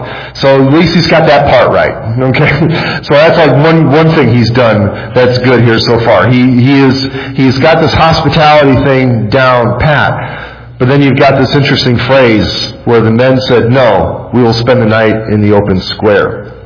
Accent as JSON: {"language": "English", "town": "Chicago", "region": "Illinois", "country": "United States", "tie": "born or raised there", "said": "That's like me when I grew up in Chicago, and there's certain places you don't want to go there."}